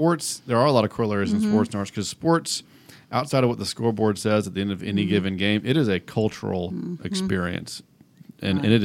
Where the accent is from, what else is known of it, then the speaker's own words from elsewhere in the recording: Atlanta, Georgia, United States; growing up in Atlanta, you had to pick one as soon as you knew what you were talking about, and that's who you are.